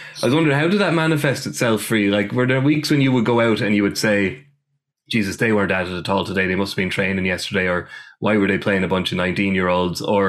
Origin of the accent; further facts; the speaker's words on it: County Wexford, Ireland; It'll be a draw because I'm from Wexford.